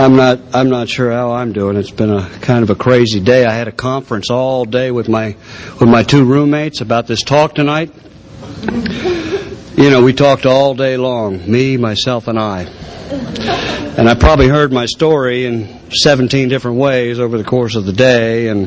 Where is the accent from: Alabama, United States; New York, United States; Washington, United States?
New York, United States; Buffalo; born there; I was born in Buffalo, New York, right near Niagara Falls, and my father was, in fact, alcoholic.